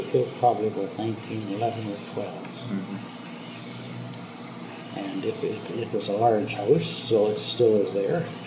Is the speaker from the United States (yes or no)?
no; New Westminster, British Columbia, Canada; also born or lived in Burnaby; I was born in New Westminster in 1930. I lived in Westminster, or Burnaby. Actually, I've lived in both. But at that time, most of that time was spent on 12th Avenue near 6th Street in Burnaby.